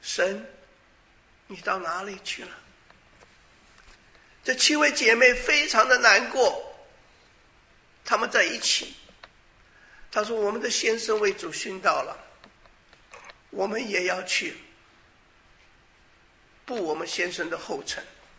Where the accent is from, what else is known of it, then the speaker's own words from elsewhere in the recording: Taiwan; 我记得我小的时候在台湾的时候，人家说七月份很多事情都不该做